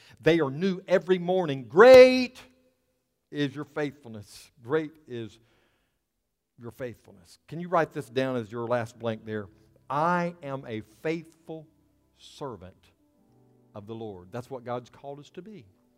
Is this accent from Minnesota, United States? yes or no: no; Florida, United States; And I grew up in Florida, and I never did surf, but I know guys that did, and there's this thing called hang 10.